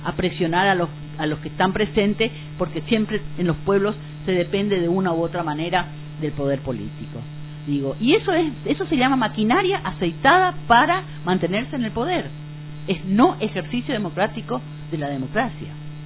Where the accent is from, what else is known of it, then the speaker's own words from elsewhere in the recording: Argentina; como ciudadana argentina